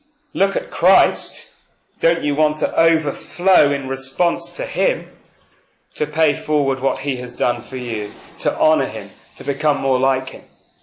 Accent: Manchester, North West England, United Kingdom; I grew up in Manchester

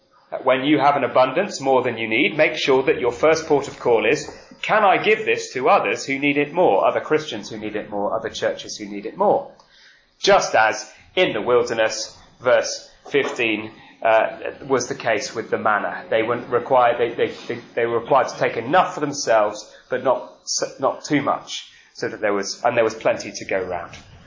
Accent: Manchester, North West England, United Kingdom; I grew up in Manchester

